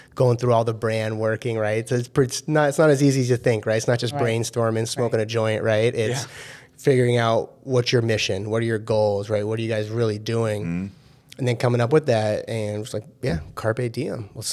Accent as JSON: {"language": "English", "region": "Illinois", "country": "United States", "tie": "born or raised there", "said": "I grew up right outside Chicago, so Chirac, right?"}